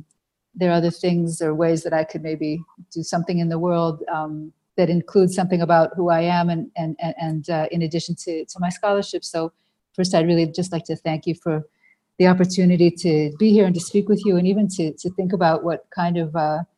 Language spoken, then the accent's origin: English; Ohio, United States; I was born in the Midwest. I grew up in Ohio. My family is a Reform.